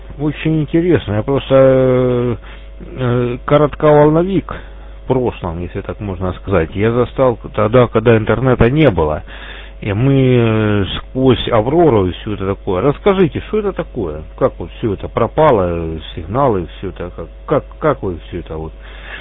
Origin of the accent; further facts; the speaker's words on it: Donbas, Ukraine; Я из Донбасса, я думаю, мы уже услышимся